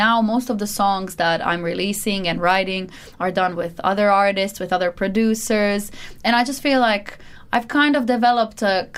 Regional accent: Split, Split-Dalmatia County, Croatia; I am a girl from the sea, you know, I'm from Split, Croatia. So it's just, there's always that kind of aquatic influence on my life.

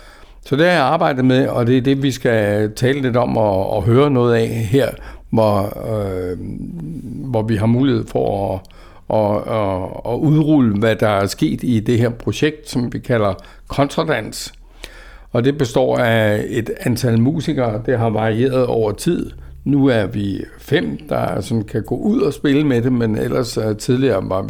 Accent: Roskilde, Zealand, Denmark; den lokale musik og dans fra Roskilde og Lejreegnen, hvor jeg kommer fra selv.

